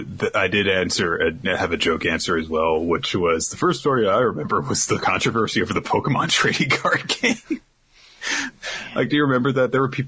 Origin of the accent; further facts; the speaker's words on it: Florida, United States; I'm from Florida, and we had that recount that made everyone mock us for 17 years and counting.